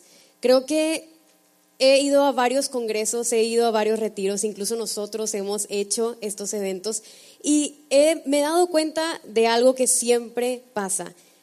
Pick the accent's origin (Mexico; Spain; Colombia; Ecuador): Mexico; Monterrey, Nuevo León; para los que no me conozcan, vengo de Monterrey